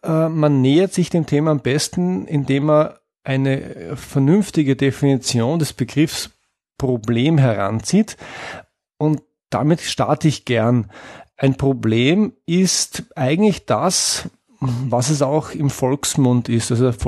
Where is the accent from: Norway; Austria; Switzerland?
Austria; ich komme aus Österreich und lebe in Wien.